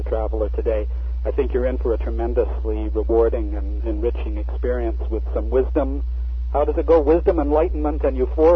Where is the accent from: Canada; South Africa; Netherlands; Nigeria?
Canada; You know, I'm Canadian